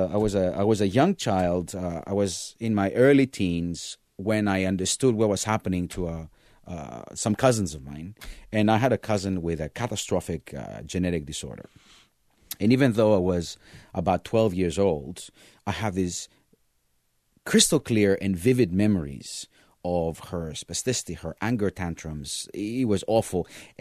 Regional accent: Greece; I grew up in Greece, and I finished high school in Greece.

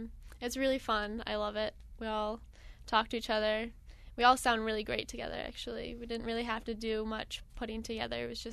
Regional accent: Rochester, New York, United States; We've rehearsed three times now. We're all from Rochester.

